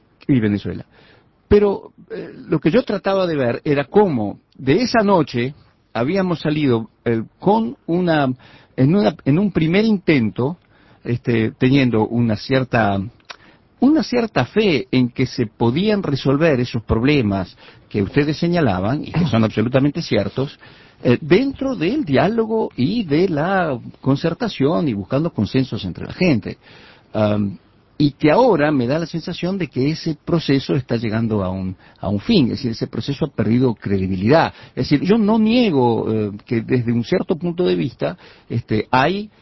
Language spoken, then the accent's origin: Spanish; Bolivia; moved away; Cuando yo salí de Bolivia en el año 92, Santa Cruz, que era la ciudad más poblada, tenía 600.000 habitantes.